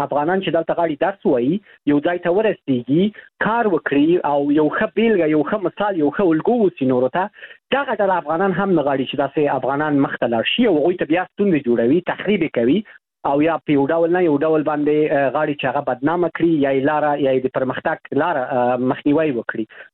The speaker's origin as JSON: {"language": "Pashto", "country": "Afghanistan", "said": "شرمېږم چې وایم زه د افغانستان یم."}